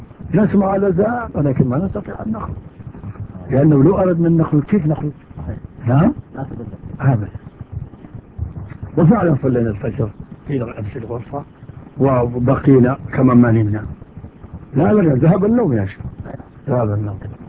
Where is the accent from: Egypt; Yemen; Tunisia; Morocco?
Morocco; نحن تعبنا شوية في داخل المدينة لأن نحن من المغرب